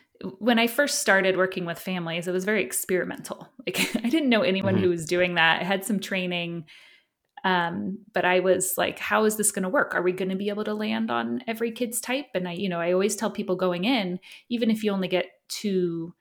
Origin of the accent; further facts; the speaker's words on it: California, United States; moved away as an adult; now in Oregon, United States; And I'm in the United States in Oregon, although I moved from California 3 years ago. So I'm really a California girl my whole life up until the last few years.